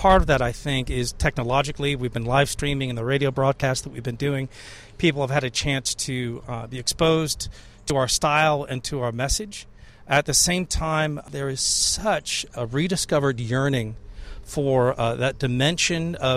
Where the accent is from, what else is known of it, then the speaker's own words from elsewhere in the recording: California, United States; what's valuable to me as a Californian who, you know, therefore kind of a lotus eater, we tend to forget our history on the West Coast